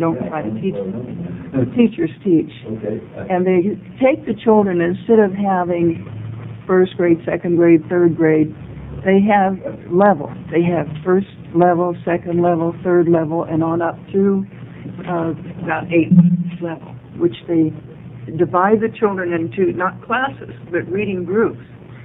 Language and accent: English; Harlan, Oregon, United States; I'm from Harlan, which is in Lincoln County, up in the hills.